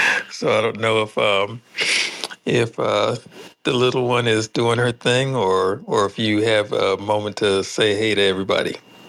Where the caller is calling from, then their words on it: Tacoma, Washington, United States; I am hailing in from Tacoma, Washington.